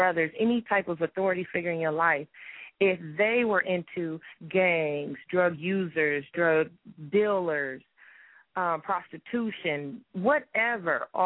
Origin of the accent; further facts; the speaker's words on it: Pomona, California, United States; also born or lived in Compton; I was born in Compton. and I came to Pomona when I was about 4 years old, but I was raised in Pomona, the IE, so I'm an IE girl.